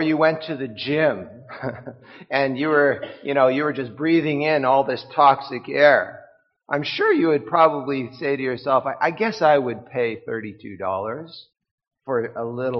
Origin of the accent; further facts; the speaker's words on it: Saskatchewan, Canada; I grew up in Saskatchewan, and that was a great place to get fresh water.